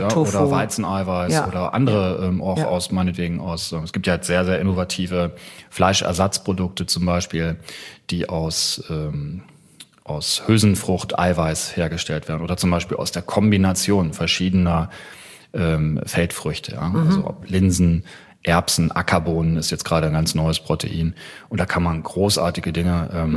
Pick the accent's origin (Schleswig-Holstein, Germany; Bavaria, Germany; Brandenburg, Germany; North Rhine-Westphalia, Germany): North Rhine-Westphalia, Germany; ich bin in Westfalen groß geworden.